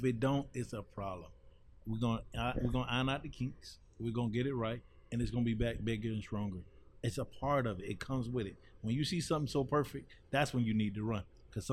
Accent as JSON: {"language": "English", "town": "Miami", "region": "Florida", "country": "United States", "said": "I'm not from Silicon Valley, I'm from the 305"}